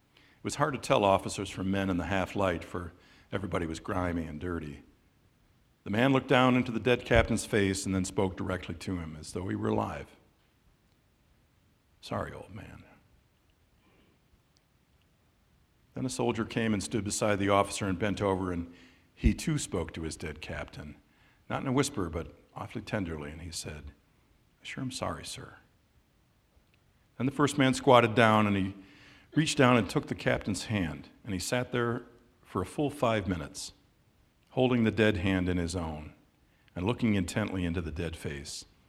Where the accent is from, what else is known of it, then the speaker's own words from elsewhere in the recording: Detroit, Michigan, United States; I grew up around Detroit, and like many people here, probably went to Greenfield Village